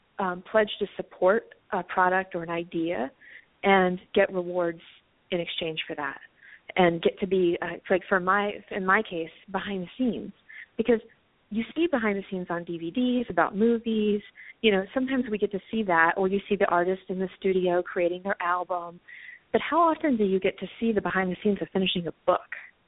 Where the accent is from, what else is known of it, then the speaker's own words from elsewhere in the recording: the South, United States; Like, it seems to be a more southern U.S. thing, and I grew up in the South, so that was a part of it.